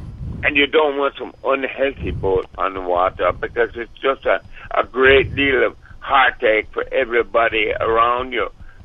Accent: San Francisco, California, United States; born there; Yeah, I'm white. I was born in San Francisco.

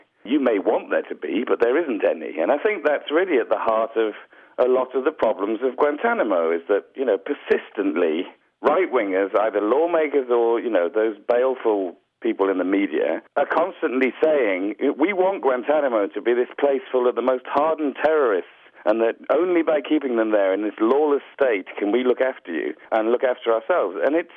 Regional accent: United Kingdom; it's objectionable to me as a British person that we can't get him back here.

